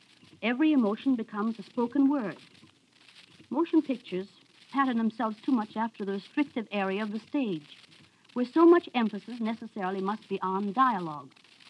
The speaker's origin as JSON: {"language": "English", "region": "California", "country": "United States", "said": "I love the city, but as a Californian, I simply freeze there in the snowy winter."}